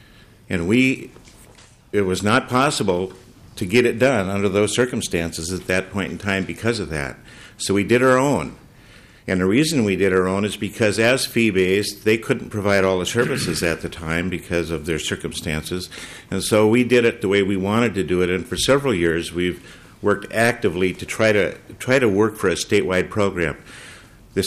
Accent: England, United Kingdom; I can go to my hometown in England and see it just fine.

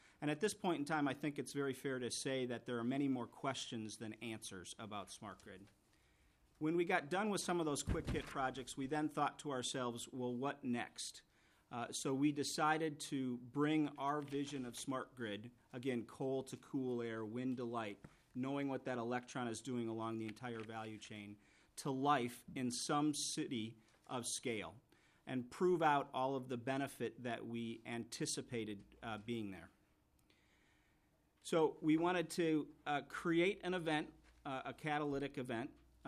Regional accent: St. Louis Park, Minnesota, United States; And I'm a born and raised in St. Louis Park, so I'm a longtime Minnesota resident.

